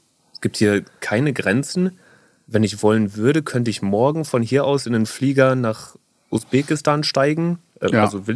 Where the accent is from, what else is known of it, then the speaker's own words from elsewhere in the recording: North Rhine-Westphalia, Germany; now in Berlin, Germany; Also ich bin dort da im Sauerland aufgewachsen und bin direkt nach dem Abitur ein Jahr lang in Australien gewesen.